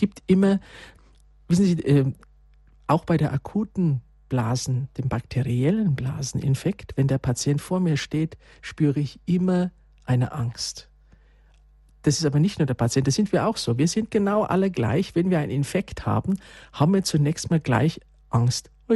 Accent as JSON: {"language": "German", "region": "Bavaria", "country": "Germany", "said": "wir kommen aus Bayern hier"}